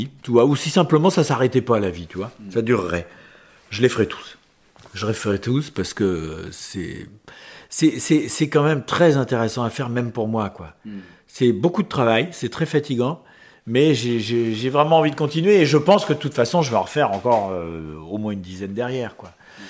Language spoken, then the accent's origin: French; France; j'oublie que je suis français à ce moment-là